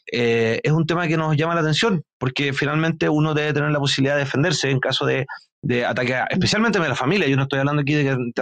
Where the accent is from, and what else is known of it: Chile